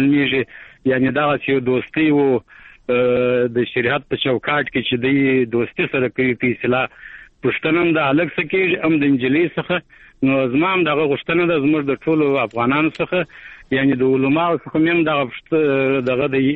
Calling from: Kandahar, Afghanistan; د شایسته کندار څخه د ټلیفون په کرشم

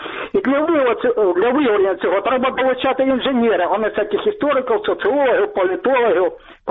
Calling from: Mariupol, Donetsk Oblast, Ukraine

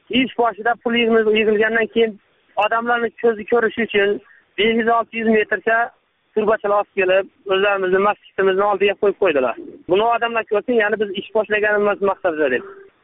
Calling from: Khayrobod, Khorezm Region, Uzbekistan; Atrofimizdagi hamma qishlog'imizda gaz faqat bizlarda yo'q. Xorazm viloyati Qo'shko'pir tumani. Xayrobod qishlog'i. Shuning uchun qo'ng'iroq qildim.

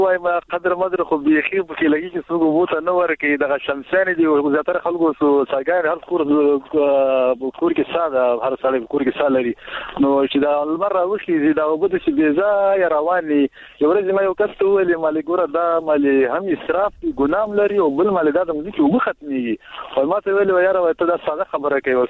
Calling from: Baghlan, Afghanistan; ما د کلګینه د بغلان ولای.

